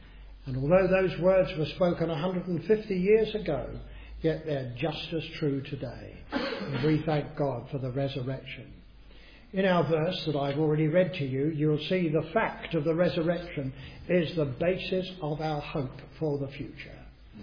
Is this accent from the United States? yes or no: no; England, United Kingdom; Of course, we're English, most of us, and it's a stiff upper lip sort of thing